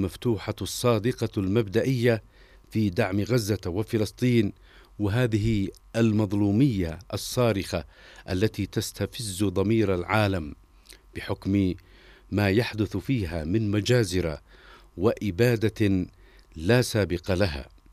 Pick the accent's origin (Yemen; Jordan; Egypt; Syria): Yemen; في الوقت الذي نواجه فيه كيمنيين مع أحرار الأمة أشد ضروب العدوان ضراوة وخطرا